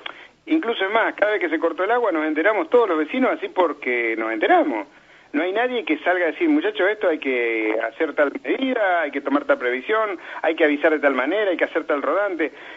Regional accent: Fray Luis Beltrán, Santa Fe, Argentina; also born or lived in San Lorenzo; cuando yo nací en Beltrán prácticamente, porque nací en San Lorenzo, pero siempre viví acá. Nosotros, yo vivía en Sobrilía, en una cuadra más atrás

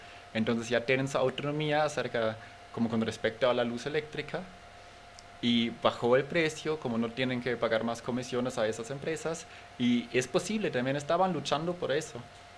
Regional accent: Germany; me gustaría agregar un ejemplo de mi tierra natal, Alemania

